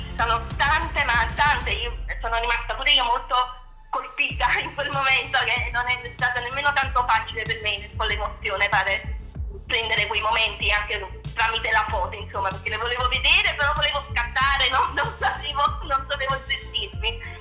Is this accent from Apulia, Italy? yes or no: no; Naples, Campania, Italy; now in Capri, Italy; vivo a Capri, sono di Napoli ma vivo a Capri dal 2004 e mi sono trasferita qui quando mi sono sposata con mio marito